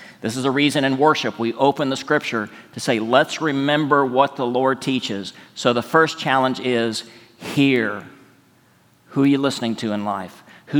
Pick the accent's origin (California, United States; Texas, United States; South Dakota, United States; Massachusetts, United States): Texas, United States; Where I grew up in West Texas, it's called an arroyo.